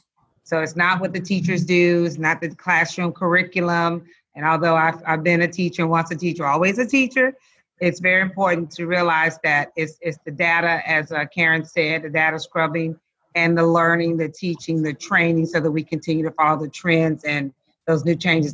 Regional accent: Lake Charles, Louisiana, United States; Yes, I was born and reared in Lake Charles, Louisiana. Got all my formal schooling out of Lake Charles. Graduated there from high school and everything.

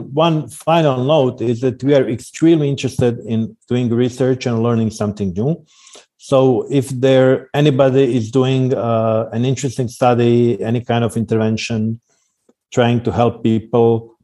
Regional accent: Croatia; first language Croatian; English is a second language; I also post a lot of on Facebook, but I do it on Croatian language in my home country.

